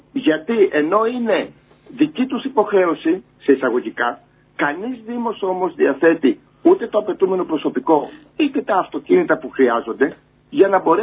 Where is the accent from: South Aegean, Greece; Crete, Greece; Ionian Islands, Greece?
Ionian Islands, Greece; Fragkata; Πριν κάποια χρόνια το είχαμε κάνει πιλωτικά εδώ στο χωριό μου στα Φραγκάτα.